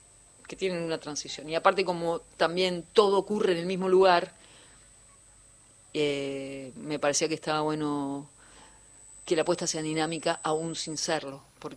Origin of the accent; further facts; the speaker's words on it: Argentina; Como somos argentinos, estamos acostumbrados a arreglarnos.